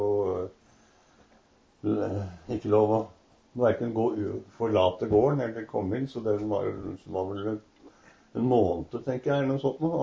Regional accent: Oslo, Norway; born there; jeg ble født i Oslo da.

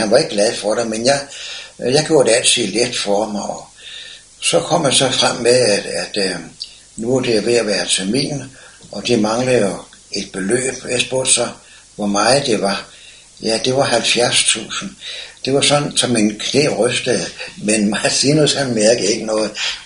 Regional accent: Slagelse, Zealand, Denmark; also born or lived in Copenhagen; jeg tog lynsort fra min barndomsby Slagelse til København

